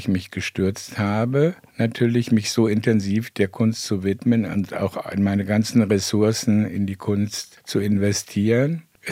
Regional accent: Italy; Das war ja immer meine Ambivalenz als Italiener mit diesem exotischen Namen.

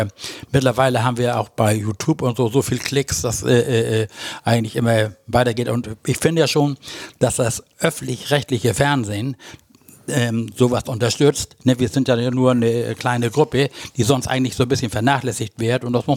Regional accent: Husum, Schleswig-Holstein, Germany; ich bin in Husum groß geworden, das ist der nächstgrößere Ort hier in Nordfriesland.

